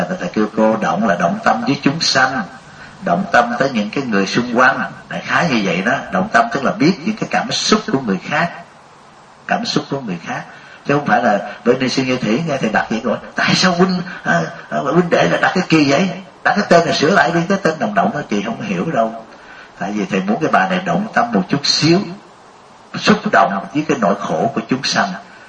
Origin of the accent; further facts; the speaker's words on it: Southern Vietnam, Vietnam; tôi là người Việt, nhưng mà ba tôi đó, ông nội tôi đó là gốc của người Hoa, nhưng mà tôi vào Việt Nam, thành ra nguồn máu của tôi mấy đời trong nội đó là người Hoa, nhưng mà tôi sinh trưởng ở Việt Nam, tôi uống nước sông Đồng Nai